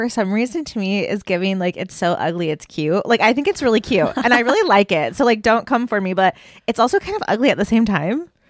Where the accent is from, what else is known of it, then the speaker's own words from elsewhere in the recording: Michigan, United States; We're from Michigan, we don't pronounce our middle T's.